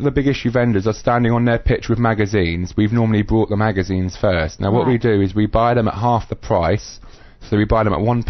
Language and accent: English; Jersey; I'm from Jersey originally, in the Channel Islands.